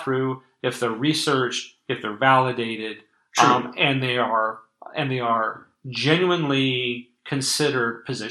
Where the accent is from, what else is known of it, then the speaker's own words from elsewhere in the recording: Overland Park, Kansas, United States; I grew up a single parent family. I mean, you know, I'm not just from South Overland Park.